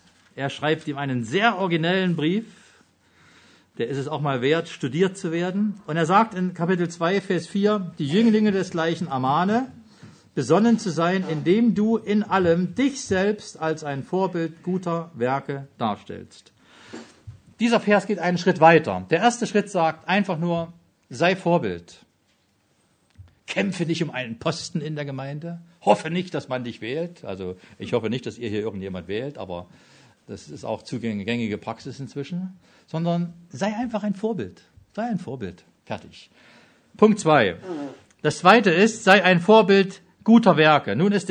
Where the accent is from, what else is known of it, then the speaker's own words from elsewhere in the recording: Germany; Und das finde ich als Deutscher immer sehr schön, wenn ich immer alles sortieren kann.